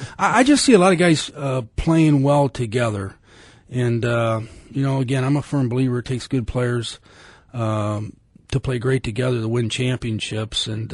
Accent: Ohio, United States; Well, maybe it's just because I'm from Ohio.

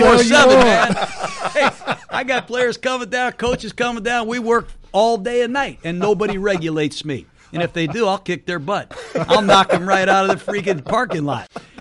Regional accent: South Bend, Indiana, United States; I grew up in South Bend, Indiana. My dad coached at Notre Dame.

